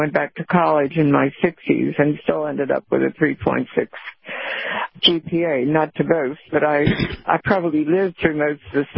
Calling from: Florida, United States; from Pinellas County, Florida.

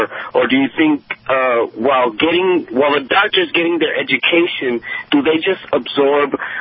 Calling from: Los Angeles, California, United States; I'm calling from South Central Los Angeles, now called South Los Angeles

